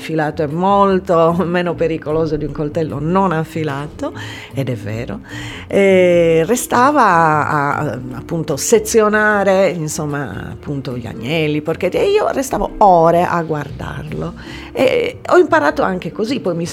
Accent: Oristano, Sardinia, Italy; Io sono di Oristano.

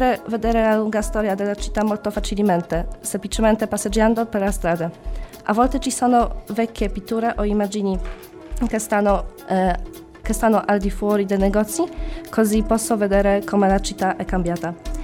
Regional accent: Poland; Italian is a second language; now in Cagliari, Italy; Vengo dalla Polonia.

